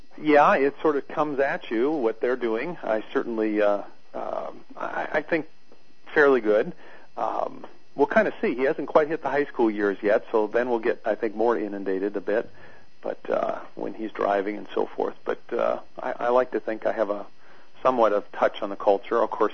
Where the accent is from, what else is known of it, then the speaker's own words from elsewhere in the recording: North Dakota, United States; also born or lived in Missouri; And I grew up in North Dakota. I served a church in Missouri near Holt Summit. Well, actually near Jefferson City for almost 7 years, and then I've been here about 9 years.